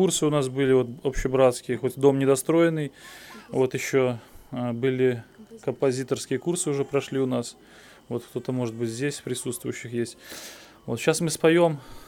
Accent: Vitebsk, Vitebsk Region, Belarus; я из Витебска, мы с женой, а брат Павел из Полоцка.

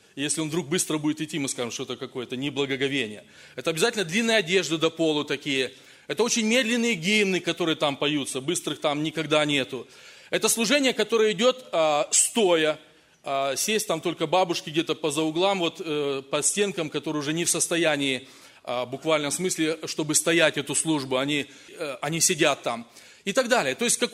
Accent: Kazakhstan; also born or lived in Russia; я знаю, сколько я рос в Казахстане, потом в России

